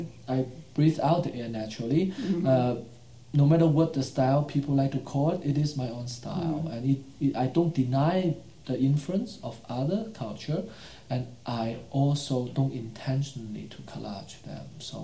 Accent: China; Well, I was growing up in China in the 80s, where, right after the Cultural Revolution

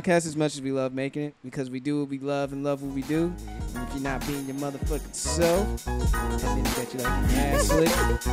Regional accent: California, United States; And especially that they were in my hometown in the Bay Area.

